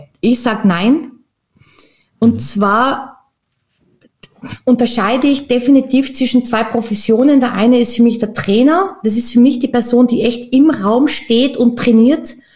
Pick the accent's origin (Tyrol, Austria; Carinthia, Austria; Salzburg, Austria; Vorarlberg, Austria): Tyrol, Austria; now in Vienna, Austria; Ja, tatsächlich bin ich gebürtige Österreicherin, ursprünglich aus Tirol und zwischen mit Leidenschaft in Wien, beheimatet im wichtigsten Bezirk.